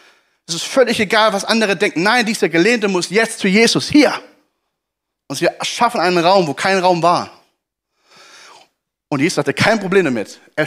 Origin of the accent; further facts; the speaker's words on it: Baden-Württemberg, Germany; Ich komme ja auch aus Baden.